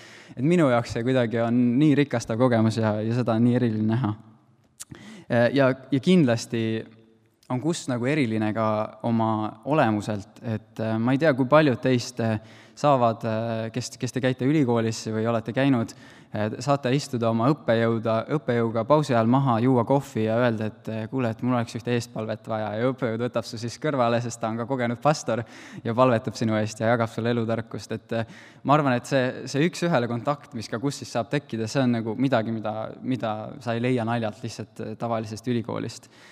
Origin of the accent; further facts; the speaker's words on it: Haapsalu, Lääne County, Estonia; now in Tartu, Estonia; Olen küll ise Haapsalust, aga jõudsime väga ilusti Tartusse.